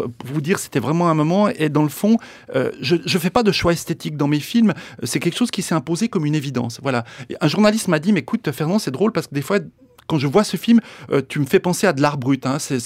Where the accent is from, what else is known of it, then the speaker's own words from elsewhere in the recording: Andalusia, Spain; J'habite à Lausanne, au bord du lac Léman, mais disons, il n'y a pas beaucoup de grillons. Je suis d'origine espagnole, je viens d'Andalousie, ma famille vient d'Andalousie.